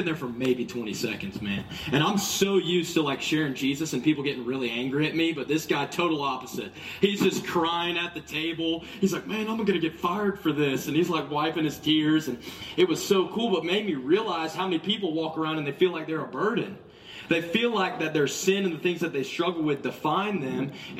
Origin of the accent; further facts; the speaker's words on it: Georgia, United States; I'm from Georgia.